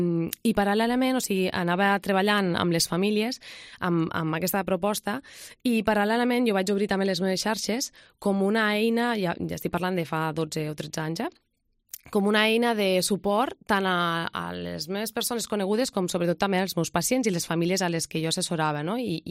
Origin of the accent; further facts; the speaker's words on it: Almenar, Catalonia, Spain; Jo soc d'un poble, soc d'Almenar